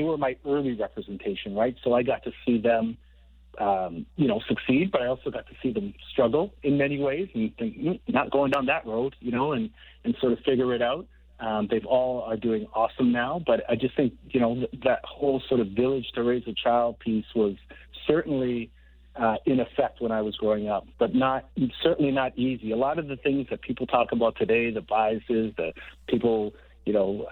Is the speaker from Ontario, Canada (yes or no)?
yes; Toronto, Ontario, Canada; I grew up in Regent Park in downtown Toronto.